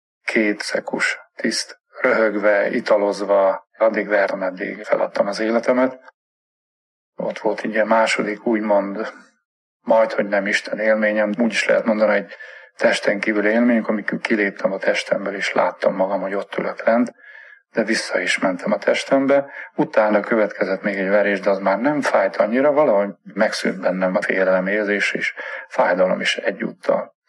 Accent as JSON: {"language": "Hungarian", "town": "Uileacu Șimleului", "region": "Sălaj", "country": "Romania", "tie": "born or raised there", "said": "Erdélyből származom, ott születtem egy kis falucskában, Somlyó Újlakájban. Nagyon-nagyon szép gyerekkorom volt, mindig szívesen emlékszek vissza a kanyargó folyócskára, a Krasznára."}